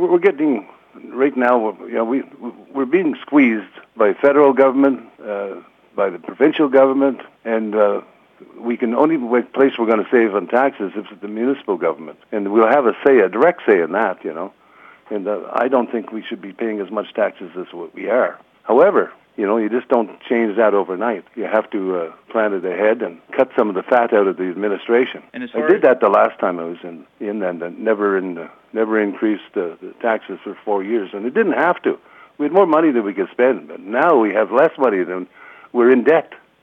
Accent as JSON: {"language": "English", "town": "Pontiac", "region": "Quebec", "country": "Canada", "tie": "born or raised there", "said": "born and raised in Pontiac. I left and became a policeman in Ottawa for, I was out of the township for 20 years."}